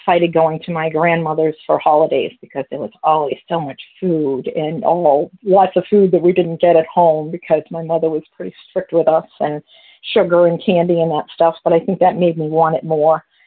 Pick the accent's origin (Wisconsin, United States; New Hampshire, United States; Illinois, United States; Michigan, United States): New Hampshire, United States; Newfound Lake; I hail from New Hampshire, Newfound Lake